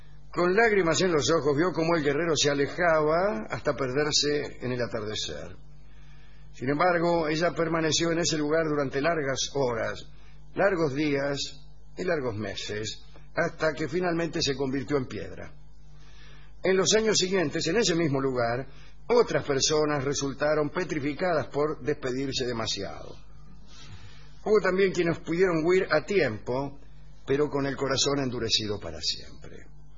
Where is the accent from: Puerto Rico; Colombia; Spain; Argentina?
Argentina; Rosario, Santa Fe; de Rosario